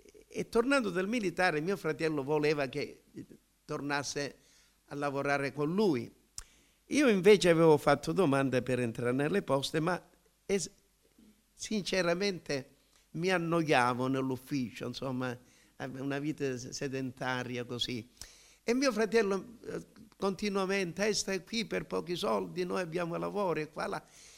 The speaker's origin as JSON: {"language": "Italian", "town": "Chiaravalle", "region": "Marche", "country": "Italy", "tie": "born or raised there", "said": "tornando dal militare a Chiaravalle, perché sono nato e cresciuto a Chiaravalle fino a una certa età"}